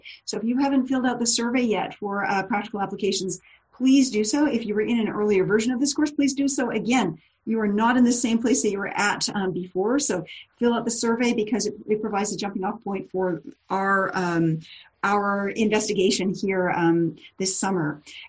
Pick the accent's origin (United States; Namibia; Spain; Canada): Canada; I'm Canadian.